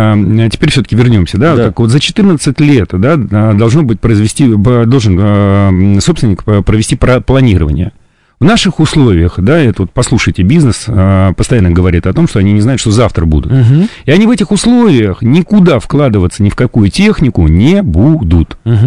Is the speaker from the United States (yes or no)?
no; Moscow, Russia; Я, как коренной москвич